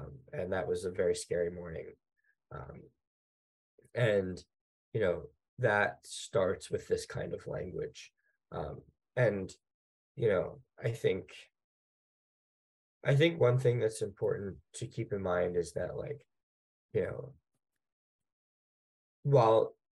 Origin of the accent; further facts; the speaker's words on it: Northeast, United States; even if you are Jewish, I mean, we're from the Northeast